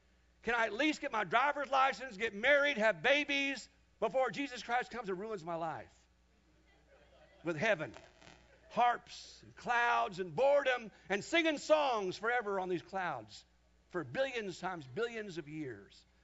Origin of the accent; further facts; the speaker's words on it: Kansas, United States; In my youth group, growing up in Kansas in the 70s, we heard a lot of sermons about left behind